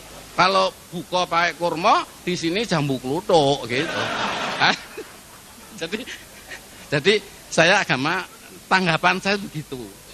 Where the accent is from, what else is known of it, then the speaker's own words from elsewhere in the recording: Java, Indonesia; now in Bali, Indonesia; Nah saya ini wong Jawa pindah ke Bali